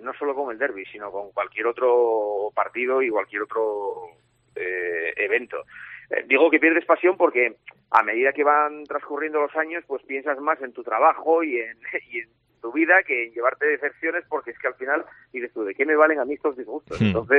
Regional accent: Asturias, Spain; Cuando me preguntan de dónde soy, yo soy asturiano. Y soy asturiano como los de Oviedo y como los de Avilés y como los de Pola y como los de Cangas de Onís.

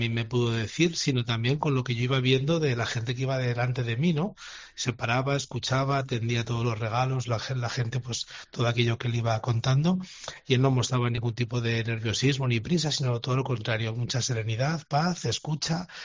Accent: Zaragoza, Aragon, Spain; como aragoneses, zaragozanos, miembros de nuestra comunidad diocesana

